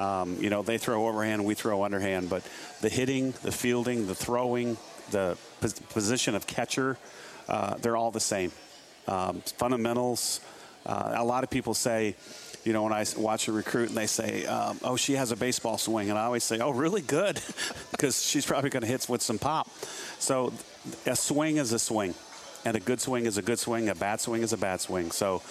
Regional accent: Iowa, United States; Minneapolis was about 3 hours straight north of where I grew up in Iowa.

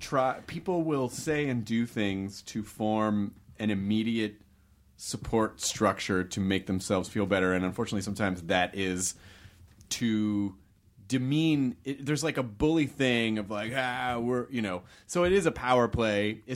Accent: Tennessee, United States; I grew up in the South too, which was very counter culture for the immediate culture that I was around. Not to be disparaging against Tennessee

